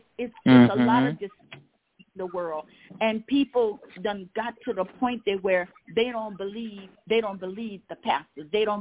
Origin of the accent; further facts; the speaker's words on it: Louisiana, United States; Because I'm from Louisiana. We have more of Catholics here, and we've been doing this all our life.